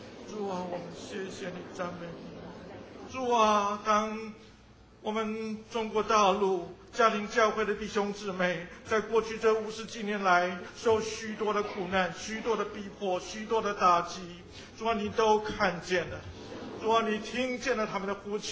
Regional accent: Taiwan; 我从台湾来的

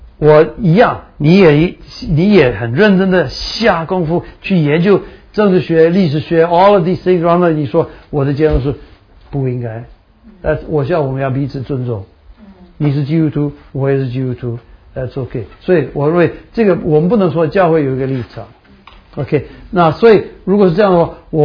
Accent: Taiwan; 我也是台湾人。

